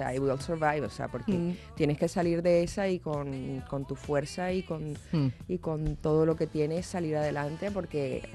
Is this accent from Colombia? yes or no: yes; Barranquilla, Atlántico, Colombia; en mi tierra, en Barranquilla.